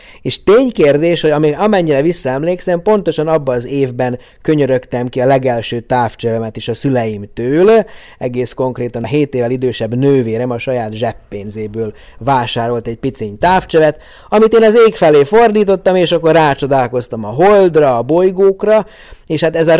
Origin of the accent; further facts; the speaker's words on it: Horgoš, Vojvodina, Serbia; Ugye én 1972-ben születtem Jugoszláviában, ugye mai Szerbia területén, a Röszke-Horgos határátkelő déli oldalán, Horgos faluban nőttem fel